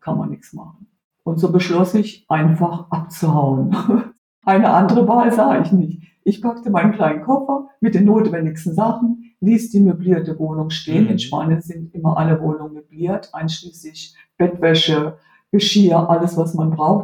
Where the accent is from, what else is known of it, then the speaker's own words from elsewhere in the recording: Heidelberg, Baden-Württemberg, Germany; weil Heidelberg ist ja meine Heimatstadt und da wollte ich einfach mal wieder ankommen.